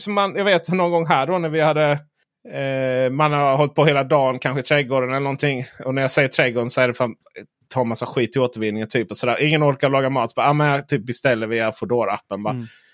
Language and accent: Swedish; Blekinge, Sweden; Jag är ju från Blekinge, jag vet ju hur puben fungerar